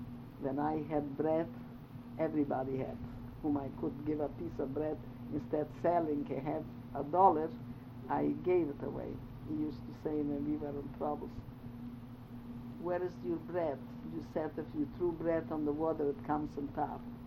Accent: Romania; see, I told you I'm from Romania.

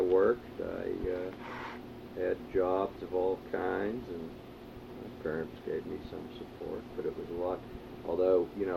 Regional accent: Pittsburgh, Pennsylvania, United States; we were already living in Squirrel Hill. We were raised on Sherbrooke Street.

